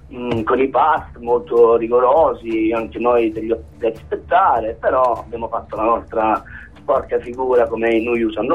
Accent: Calabria, Italy; noi siamo calabresi tutti e sei. Tutti e sei i componenti dei … proveniamo da, da parti diverse. Siamo in quattro della provincia di Cosenza, per l'esattezza di Busto Crosia.

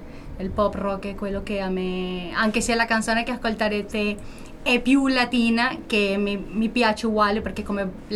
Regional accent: Venezuela; Italian is a second language; nel mio paese lì si sente tutto tipo di musica, ci sono tanti ritmi diversi, perché lì nel Venezuela

